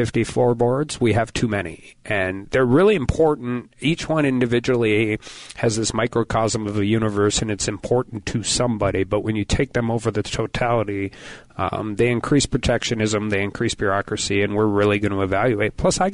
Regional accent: North Dakota, United States; It really, really means a lot to me growing up in Western North Dakota.

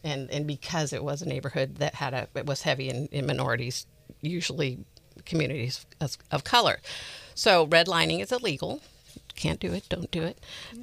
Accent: California, United States; And then also growing up in California, I don't think we saw it like we saw it in, like they saw it in other places like Alabama and, like, you know, in the South.

